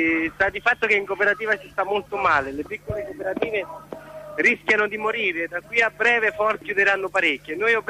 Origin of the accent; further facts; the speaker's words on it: Naples, Campania, Italy; siamo napoletani, facciamo gli educatori di strada